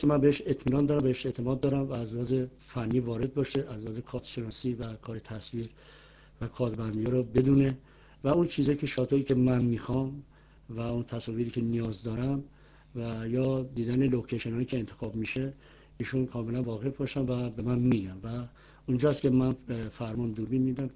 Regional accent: Iran; من تنها ایرانی هستم که جدا از جنگ عراق و ایران

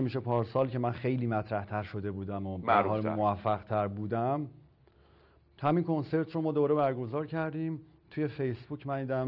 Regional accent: Tehran, Tehran Province, Iran; born there; من تهران به دنیا اومدم که اصلا مهمم نیست برام که کجا به دنیا اومدم

